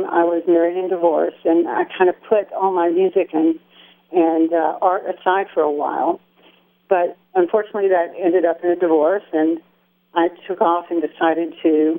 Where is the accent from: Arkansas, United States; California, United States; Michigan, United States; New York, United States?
Arkansas, United States; Little Rock; So, well, originally I came from Little Rock, Arkansas, and I grew up in a family that was very musical, both of my parents being musicians.